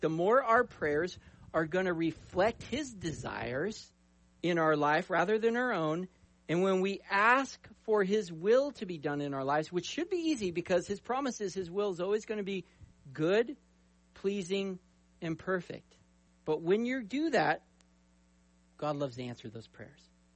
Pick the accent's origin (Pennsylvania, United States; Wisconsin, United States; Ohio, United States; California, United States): California, United States; San Jose; When I was a little kid, we grew up in the Bay Area down in San Jose.